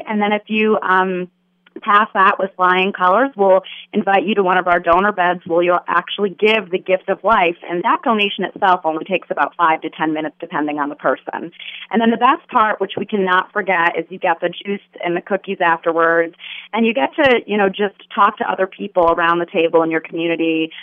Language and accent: English; New Hampshire, United States; I'm originally from New Hampshire, so I'm a New England girl, Red Sox fan, love my Boston sports teams.